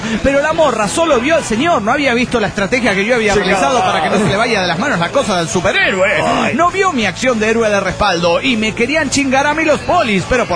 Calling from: Valencia, Carabobo, Venezuela; de Valencia, Venezuela.

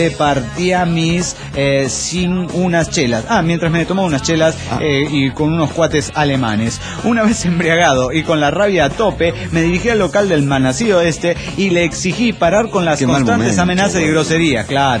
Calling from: Tandil, Buenos Aires Province, Argentina; Ahí en provincia de Buenos Aires, Tandil, la piedra movediza.

